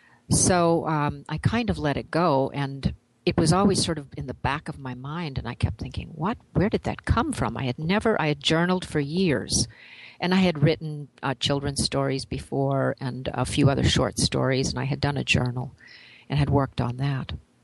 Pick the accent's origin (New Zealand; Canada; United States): Canada; as a Canadian, as I said, I really didn't have to study that history when I was growing up